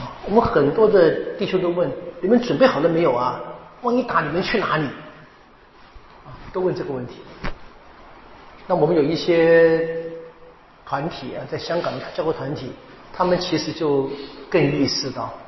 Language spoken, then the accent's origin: Chinese; Taiwan; 我们这个教会一直这样下去，特别是我们台湾这